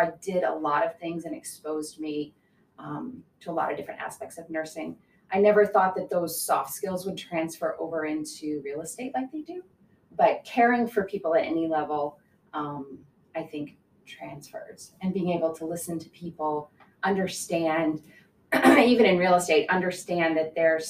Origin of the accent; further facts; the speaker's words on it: Florida, United States; So I grew up in Florida.